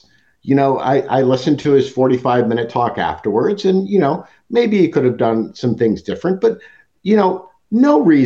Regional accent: Alamo, California, United States; So I grew up in Alamo. I went to De La Salle High School, the Christian Brothers School, went to St. Mary's College, and then I went to law school in San Francisco.

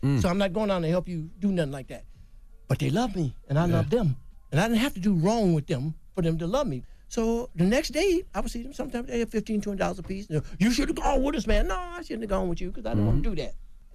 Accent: Detroit, Michigan, United States; because I grew up in the hood in Detroit, and some of my partners were gangsters.

